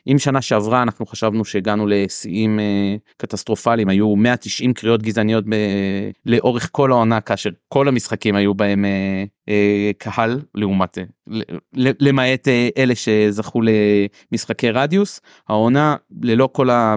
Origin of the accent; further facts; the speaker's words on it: Jerusalem, Jerusalem District, Israel; אני באמת מירושלים